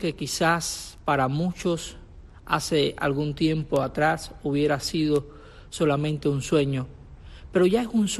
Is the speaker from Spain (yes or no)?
no; Cuba; como cristianos y como cubanos